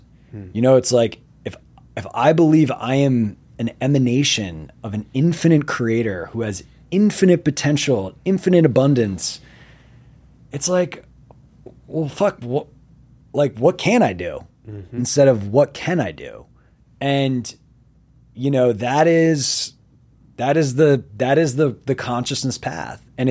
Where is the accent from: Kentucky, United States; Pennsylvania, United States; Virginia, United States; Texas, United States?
Pennsylvania, United States; Doylestown; I'm from Doylestown, Pennsylvania. I went to Princeton University.